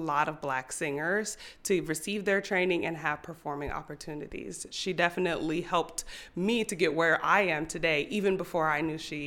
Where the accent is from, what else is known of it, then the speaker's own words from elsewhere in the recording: Maryland, United States; I grew up in Maryland, which is right outside of Washington, D.C., so I spent a lot of time in that area